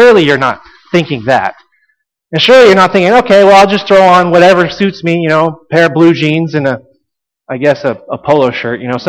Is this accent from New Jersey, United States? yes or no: no; Texas, United States; as a young boy growing up in Texas, what, you wanted to go dancing?